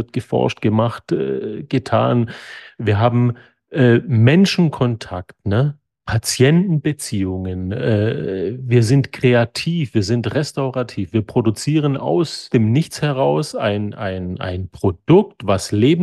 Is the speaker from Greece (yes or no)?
yes; Greece; now in Germany; Ich bin Grieche, er ist Deutscher. Ich bin im Süden Deutschlands, er im Norden.